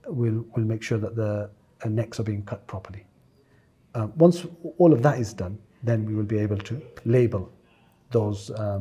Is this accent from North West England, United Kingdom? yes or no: yes; Blackburn, North West England, United Kingdom; So so I grew up in Blackburn, in a very Muslim area, alhamdulillah. And then parents moved down, and then as soon as we moved down, I went back up north